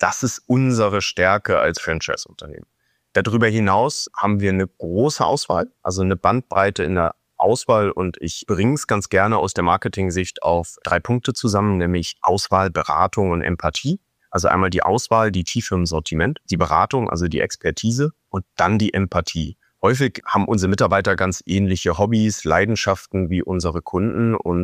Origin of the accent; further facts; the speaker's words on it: Hamburg, Germany; born there; als geborener Hamburger